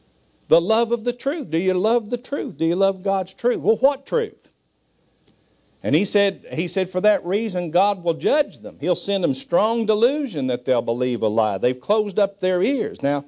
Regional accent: Bible Belt, United States; born there; Well, I'm an American. Is that why? I was born in Kentucky, West Virginia, Ohio. I'm born in the Bible Belt here. Raised in a Christian home.

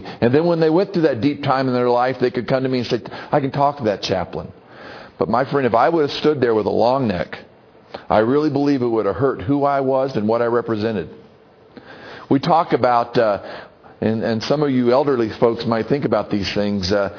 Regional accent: the South, United States; And I guess just growing up in the South, maybe, you know.

